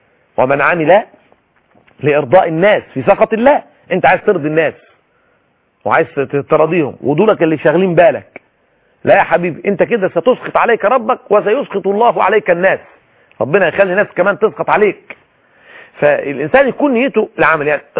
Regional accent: Egypt; عندنا في مصر

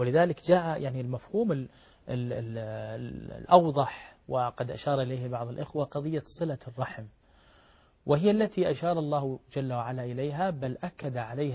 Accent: Saudi Arabia; وعندنا في المملكة العربية السعودية عنيت بتدريب الطلاب والطالبات على مهارة التواصل

